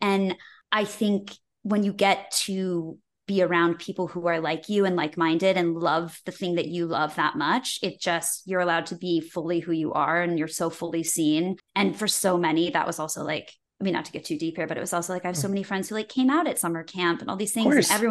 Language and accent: English; West Bloomfield, Michigan, United States; I grew up in West Bloomfield, Michigan.